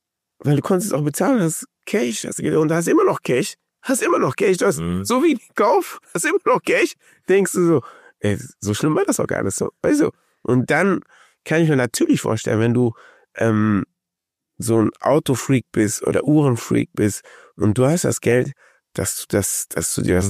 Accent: Germany; ich komme aus Deutschland, ich kenne das so ein bisschen anders

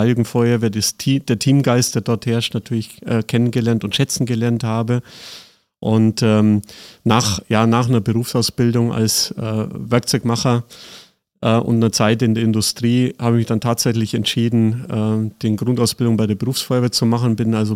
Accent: Seeg, Bavaria, Germany; also born or lived in Füssen; now in Cologne, Germany; Nee, tatsächlich aus Bayern, südliches Allgäu, geboren in Füssen, aufgewachsen in Seeg. Das ist so direkt am Rand der Alpen

